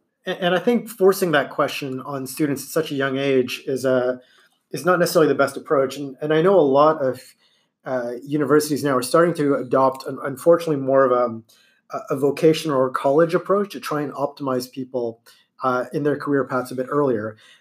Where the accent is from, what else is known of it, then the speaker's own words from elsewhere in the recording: India; it probably has more to do with the stereotypical trope that I'm Indian.